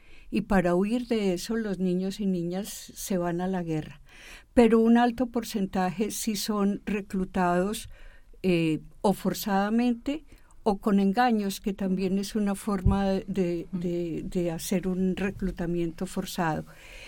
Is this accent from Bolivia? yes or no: no; Colombia; now in Spain; quiero decir desde dónde me sitúo. Yo soy una mujer refugiada colombiana desde hace 16 años.